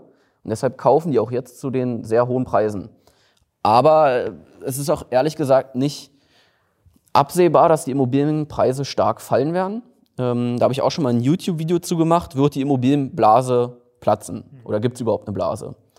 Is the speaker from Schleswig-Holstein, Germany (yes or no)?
no; Brandenburg, Germany; now in Berlin, Germany; Also ich komme ja ursprünglich aus Brandenburg. Da bin ich zur Schule gegangen